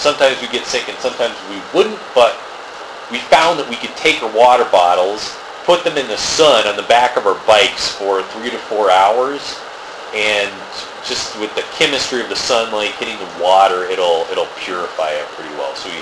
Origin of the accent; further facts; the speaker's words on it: United States; I didn't know how people would react to my being an American.